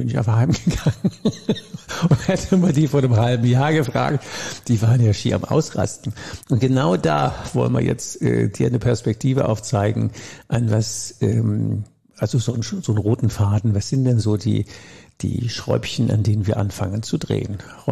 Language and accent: German; Rhineland, Germany; wie sagt man bei uns im Rheinland, das geht ja auf kein Kuhhaut.